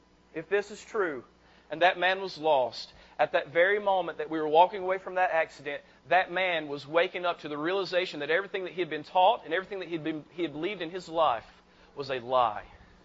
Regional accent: North Carolina, United States; Because I'm from Western North Carolina. We're a bunch of hicks and rednecks down up there.

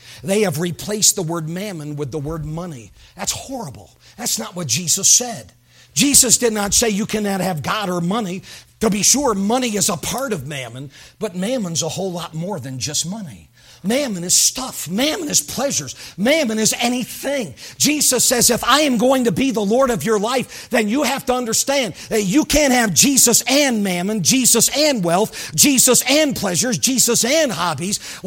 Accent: United States; you never worry about things a whole lot being an American.

